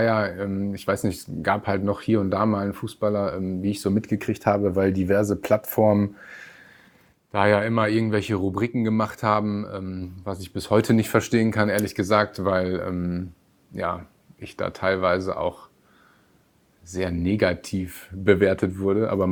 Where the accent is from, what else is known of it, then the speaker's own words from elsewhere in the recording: Münster, North Rhine-Westphalia, Germany; ich bin quasi in Gievenbeck groß geworden, habe bis zu meinem Wechsel zu Schalke auch da gelebt halt, meine ersten 17 Lebensjahre verbracht.